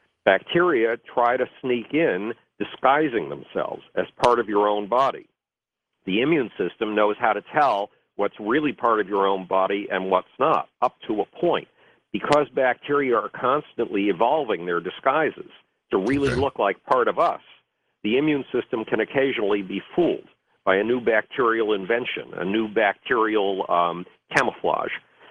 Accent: Buffalo, New York, United States; Well, when I was a kid, when I was 10 years old, basically nobody in Buffalo, New York, my hometown, wanted to have anything to do with me.

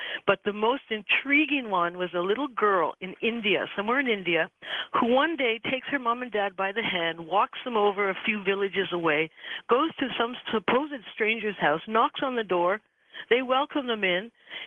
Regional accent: Canada; as a Canadian

